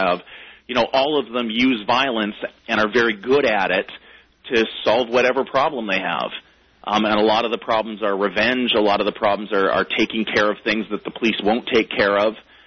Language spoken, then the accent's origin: English; Canada; also born or lived in United Kingdom; now in United States; I was actually born in the UK and I grew up in Canada. I've only been in the States for the last 15 or so years.